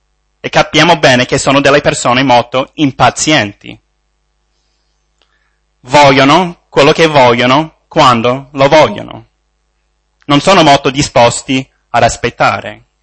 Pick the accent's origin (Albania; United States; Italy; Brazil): United States; Italian is a second language; provengo dagli Stati Uniti, quindi sono straniero e non sono madrelingua. La seconda è che ho imparato il mio italiano a Roma